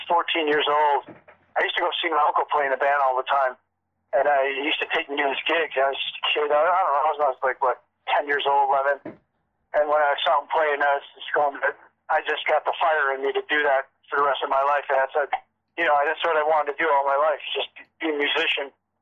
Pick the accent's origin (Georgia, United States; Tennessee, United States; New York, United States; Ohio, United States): New York, United States; Rochester; moved away as an adult; now in Toronto, Canada; Yeah, I'm from Rochester, New York.